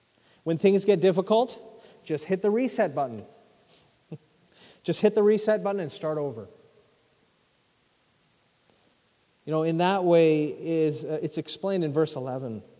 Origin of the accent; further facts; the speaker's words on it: Merritt, British Columbia, Canada; As a kid growing up in Merritt, I had a number of reservations around where I lived